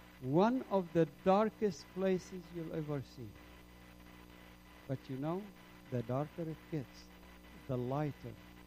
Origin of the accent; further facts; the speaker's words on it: Gaza, Gaza Strip, Palestine; I didn't want to go to Gaza, to be honest. This is my hometown. It's true where I was born, but not my family is originally from the city of Jaffa.